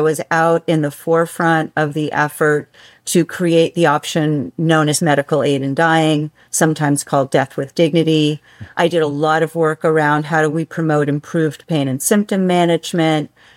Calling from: Leavenworth, Washington, United States; I'm in the mountains of Washington State in the tiny little Bavarian town of Leavenworth, Washington.

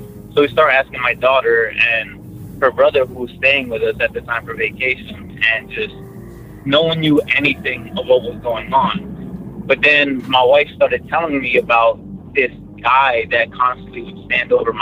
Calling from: Dallas, Texas, United States; from Dallas, Texas again.

